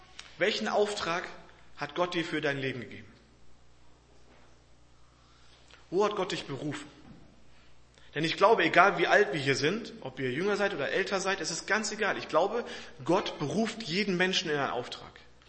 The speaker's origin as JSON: {"language": "German", "town": "Ansbach", "region": "Bavaria", "country": "Germany", "said": "Ich komme aus Ansbach, arbeite da die letzten 4 Jahre"}